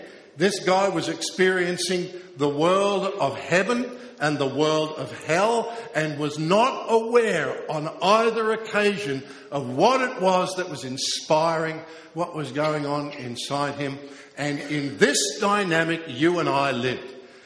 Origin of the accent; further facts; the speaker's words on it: Australia; because I'm an Australian, I have a greater responsibility here than for anywhere else on the earth.